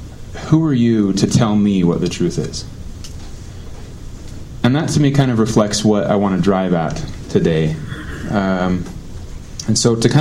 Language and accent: English; Utah, United States; I was raised here in Utah, and it was really interesting for me to be raised in an LDS community that had a lot of strong moral roots